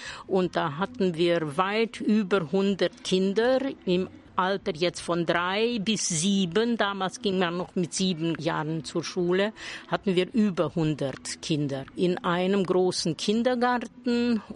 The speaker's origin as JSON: {"language": "German", "town": "Cenade", "region": "Alba County", "country": "Romania", "tie": "born or raised there", "said": "Ich bin nach Kleinschelken noch als kleines Schulmädchen gekommen in die 5. Klasse, weil es in meinem Heimatort Scholten keine deutsche Oberstufe gab."}